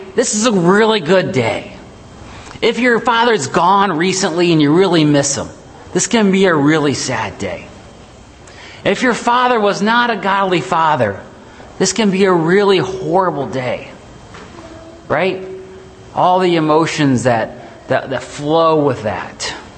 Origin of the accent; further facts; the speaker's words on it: Indianapolis, Indiana, United States; Welcome to Indianapolis. I think we're all from Indianapolis.